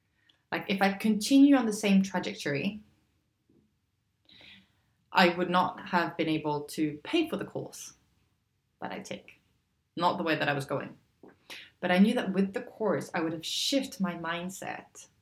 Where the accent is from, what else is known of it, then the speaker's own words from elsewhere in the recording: Hong Kong; growing up in Hong Kong and then traveling a little bit in Southeast Asia and back and forth from Asia into Europe as well.